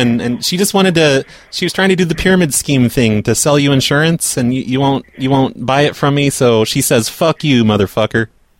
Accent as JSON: {"language": "English", "region": "Rhode Island", "country": "United States", "lives_now": "New Jersey, United States", "said": "I'm from Rhode Island, but I live here."}